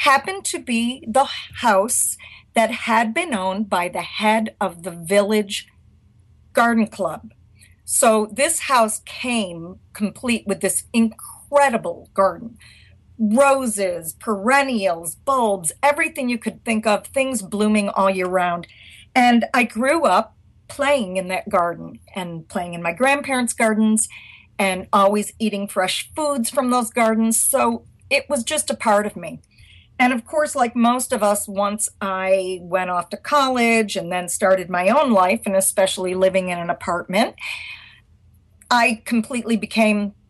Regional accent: New York, United States; Now, I grew up in New York State, so I was not familiar with Texas native plants at all.

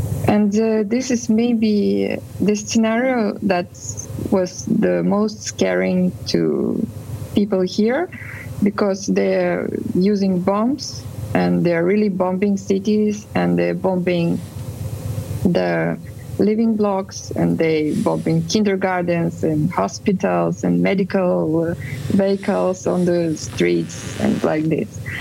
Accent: Russia; English is a second language; moved away; And actually, I lived there. I was born there in Russia.

